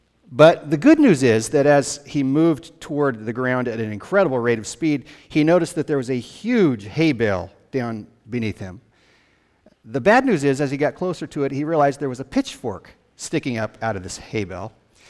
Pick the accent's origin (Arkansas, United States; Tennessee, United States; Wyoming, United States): Wyoming, United States; being away to my home state of Wyoming, and I got to spend the week with my dad